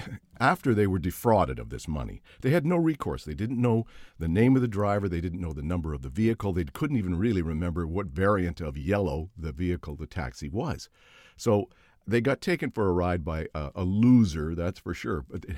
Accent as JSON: {"language": "English", "town": "San Diego", "region": "California", "country": "United States", "said": "You know, I'm from San Diego. I go to Miami. I don't know the rules and the laws there about this stuff."}